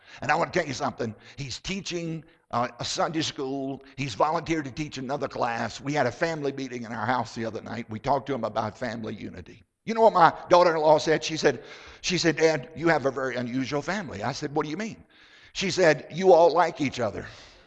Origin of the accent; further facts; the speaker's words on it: Virginia, United States; I grew up in Southside, Virginia on a tobacco farm. My father was nearly a half century old when I was born.